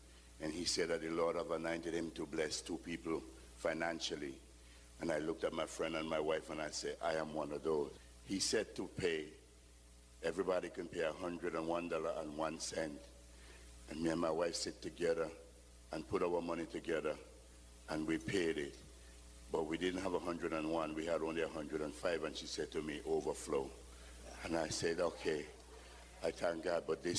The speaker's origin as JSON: {"language": "English", "country": "St. Vincent & Grenadines", "said": "I'm from St. Vincent in the Caribbean."}